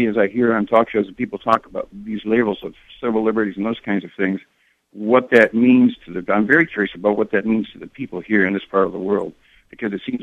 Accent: New England, United States; I'm a transplant from New England, and I'm just getting used to the idea

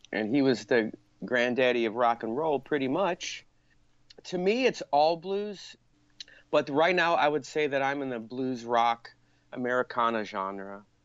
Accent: Chicago, Illinois, United States; also born or lived in Rockford; I was born in Rockford, Illinois. Then we moved to Chicago when my father passed away.

